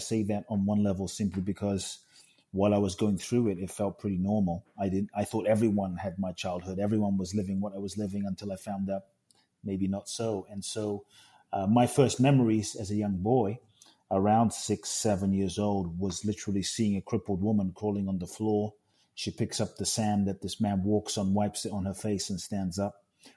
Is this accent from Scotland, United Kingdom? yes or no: no; London, United Kingdom; also born or lived in Ghana; now in United States; My father is from Ghana. My mother is Japanese. I grew up in London, live in the US. So I feel like I'm from everywhere and nowhere.